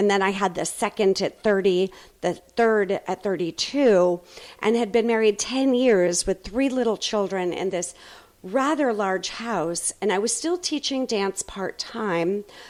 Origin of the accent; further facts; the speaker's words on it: Boston, Massachusetts, United States; Well, I was born and raised in Boston. I don't have the accent.